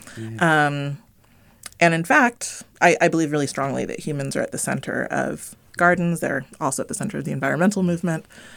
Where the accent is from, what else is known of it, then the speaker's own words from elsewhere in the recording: Palo Alto, California, United States; I grew up in Palo Alto, the beautiful foothills and the golden hills